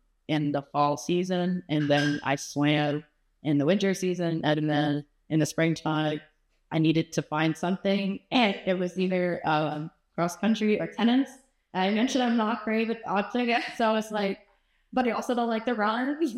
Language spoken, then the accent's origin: English; Conyers, Georgia, United States; also born or lived in Hilton Head; I grew up in Conyers, Georgia, so east of Atlanta. I was born in Hilton Head, and I only lived there for 8 years.